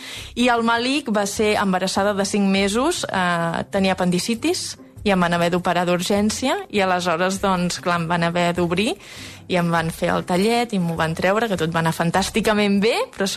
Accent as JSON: {"language": "Catalan", "town": "Molins de Rei", "region": "Catalonia", "country": "Spain", "said": "tinc 38 anys, sóc de Molins de Rei, porto 12 anys"}